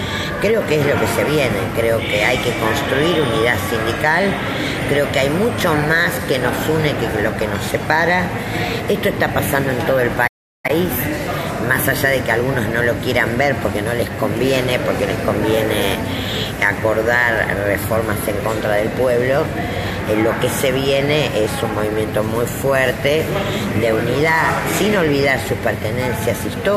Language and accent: Spanish; Santa Fe, Argentina; soy parte de ella como santafesina